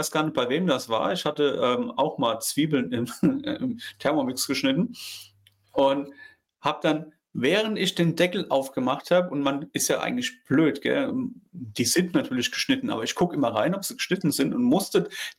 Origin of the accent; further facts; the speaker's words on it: Saarland, Germany; wir kommen beide aus dem Saarland. Also ich geboren und Stefan ist ja Ursaarland.